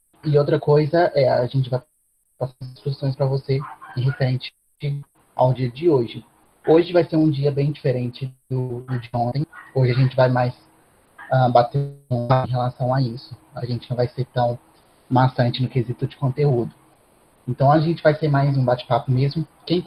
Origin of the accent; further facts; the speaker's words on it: Betim, Minas Gerais, Brazil; eu sou de aqui de Betim, Minas Gerais. Eu tenho 18 anos também, eu fui, né, aluno de escola pública durante toda a minha vida.